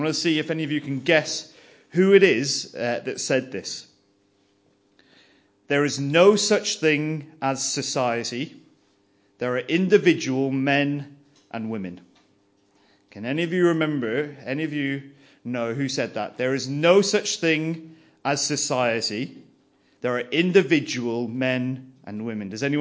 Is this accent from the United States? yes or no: no; Ireland; because I'm Irish and I don't really care as much as everyone else does.